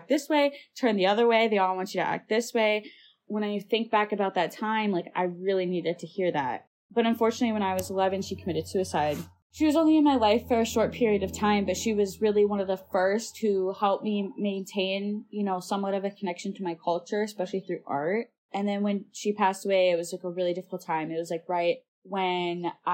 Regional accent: Michigan, United States; I'm from the Upper Peninsula, and I moved for the first time across the bridge.

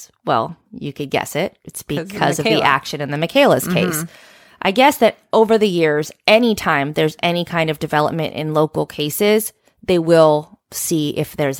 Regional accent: California, United States; growing up in the Bay Area, but I didn't grow up in Dublin

